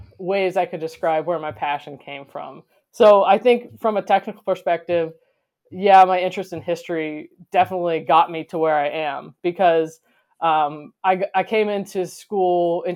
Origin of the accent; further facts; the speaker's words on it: Massillon, Ohio, United States; So I was born in Ohio, grew up in Massillon, Ohio, ended up going to Kent State for architecture.